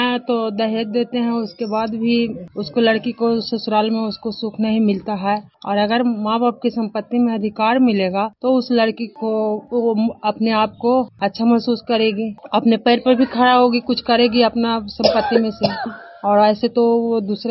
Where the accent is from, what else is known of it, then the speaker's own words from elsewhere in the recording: Madhopur, Bihar, India; मैं माधोपुर की निवासी हूँ। माधोपुर पंचायत चंडी प्रखंड नालंदा जिला बिहार राज्य की निवासी हूँ।